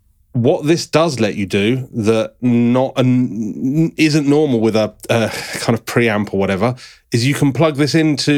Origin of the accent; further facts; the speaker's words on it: England, United Kingdom; I'm English.